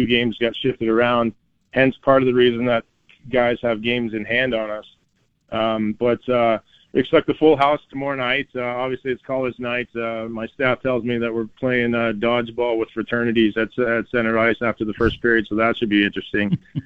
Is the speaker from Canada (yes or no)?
yes; Canada; I think as a Canadian kid, like I said, I think it was 13 at the time that the U.S. won.